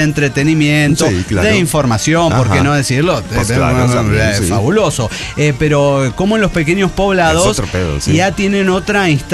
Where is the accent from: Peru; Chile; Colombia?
Peru; Pucallpa, Ucayali; now in Tacna, Peru; de Pucallpa, Perú, residente en Tacna.